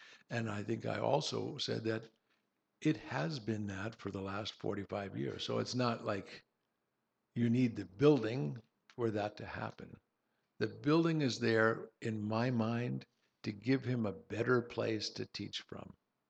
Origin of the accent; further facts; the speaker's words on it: Pakistan; My poetry had already been written, but I had 100% rejections in my home country. When I returned to Pakistan, there was a waiting crowd of some 200 people